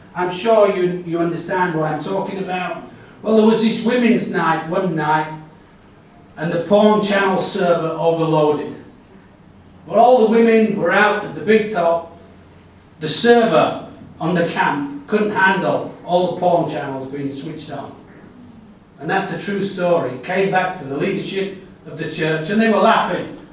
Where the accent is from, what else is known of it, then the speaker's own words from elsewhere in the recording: England, United Kingdom; It happened in England, and I'm ashamed to be English or British, if you like, because I'm half Welsh.